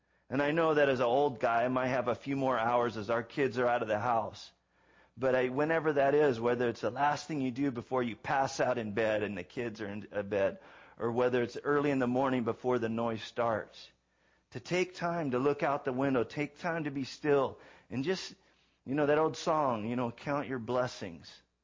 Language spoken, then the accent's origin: English; California, United States; Growing up in Southern California, I'm thinking, we live in the country. You know, there's 16,000 people here.